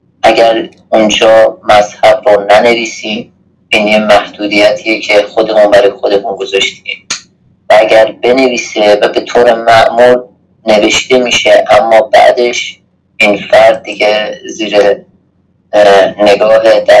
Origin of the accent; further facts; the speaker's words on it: Iran; ما هم ایرانی هستیم هم مسیحی